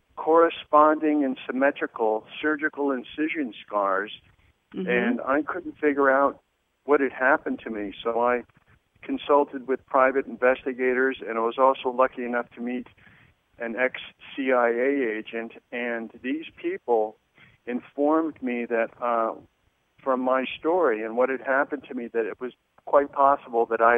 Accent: Connecticut, United States; moved away; I was born in Connecticut, and I grew up on the East Coast.

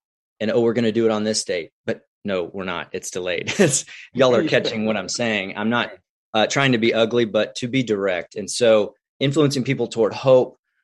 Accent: Tomball, Texas, United States; Yeah, I grew up, I'm a Texas boy. So I grew up near Houston, Tomball, Magnolia, Woodlands area. So just basically Houston, if you don't know where that is.

